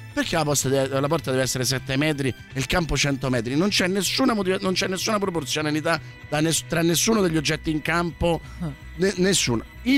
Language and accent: Italian; Slovenia; Italian is a second language; Lo odio perché sono sloveno